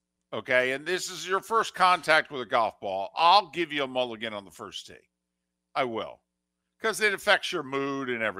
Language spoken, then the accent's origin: English; Northeast, United States; I grew up in the Northeast